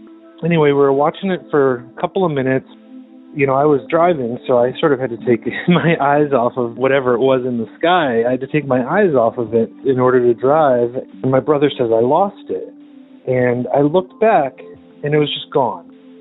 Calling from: Medford, Massachusetts, United States; I'm calling from Medford, Massachusetts

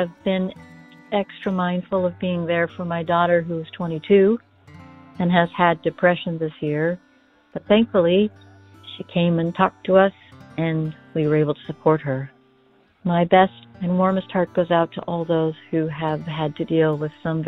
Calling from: Bellevue, Washington, United States; I'm calling from Bellevue, Washington.

